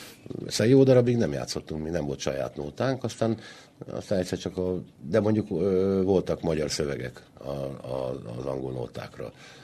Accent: Budapest, Hungary; ugye Deák Bilgyulával mindketten Kőbányáról származunk

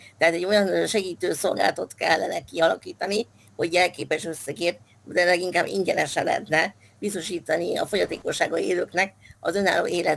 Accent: Székesfehérvár, Fejér, Hungary; Én székesfehérvári vagyok, tehát nem Pesten

